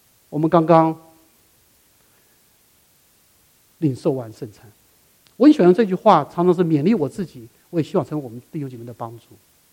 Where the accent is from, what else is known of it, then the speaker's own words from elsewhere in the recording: China; 你知道我们中国人很难说感恩的话